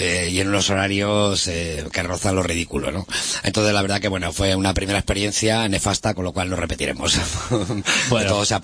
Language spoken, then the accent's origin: Spanish; Bilbao, Basque Country, Spain; Somos de Bilbao